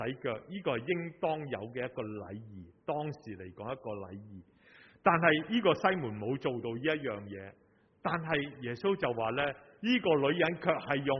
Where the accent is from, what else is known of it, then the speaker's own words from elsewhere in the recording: Hong Kong; 很小时候在基层，在屋邨到大，我们的年纪在屋邨到大，在屋邨到大一路成长的时候